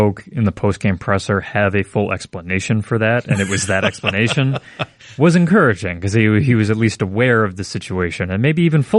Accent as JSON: {"language": "English", "town": "Ann Arbor", "region": "Michigan", "country": "United States", "tie": "born or raised there", "said": "I mean, growing up in Ann Arbor and then going to Michigan, there is a certain connection with the people who are also from Ann Arbor."}